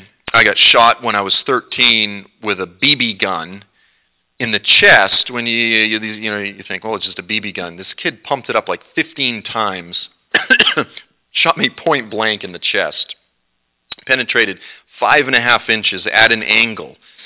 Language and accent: English; Cape Cod, Massachusetts, United States; now in Kentucky, United States; growing up in Cape Cod, we always had the saying, red sky at night, sailor's delight, red sky at morning, sailor's warning